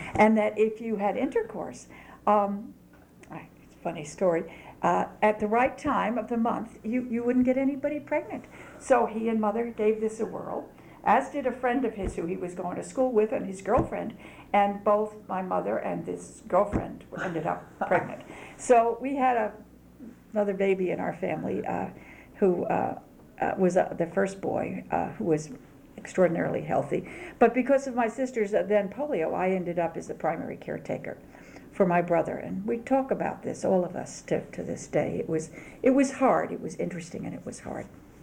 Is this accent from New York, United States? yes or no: yes; Brooklyn, New York, United States; born there; I was born in Brooklyn, New York in 1935, December 6th, 1935, a long time ago. And, I come from a working class family.